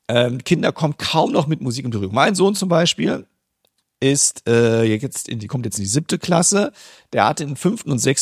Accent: Rhineland-Palatinate, Germany; ich bin wie gesagt in Rheinland-Pfalz ja auch groß geworden, habe da Abi gemacht.

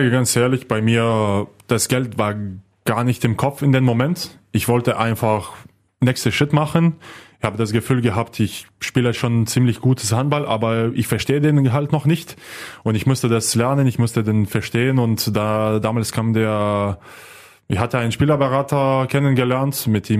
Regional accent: Lithuania; German is a second language; also born or lived in Germany; ich bin da in Deutschland geboren. Aber zwar dann, als ich ganz klein war, noch zurück nach Litauen gezogen. Weil wir wollten, dass ich als Litau aufwachse.

